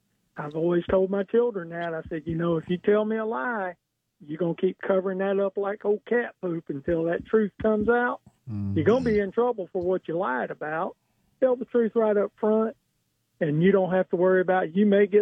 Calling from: Crestview, Florida, United States; I'm in Crestview today.

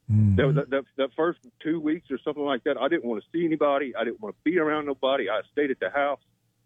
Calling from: Freeport, Florida, United States; I'm from Freeport, Florida.

